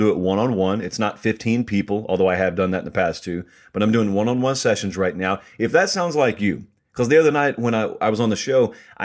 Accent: Catawba, Georgia, United States; a little league baseball field that I grew up playing on in Catawba, Georgia

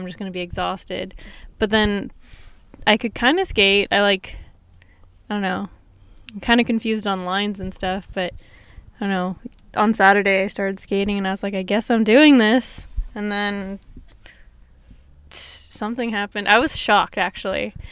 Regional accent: Simi Valley, California, United States; born there; I was born in Simi Valley.

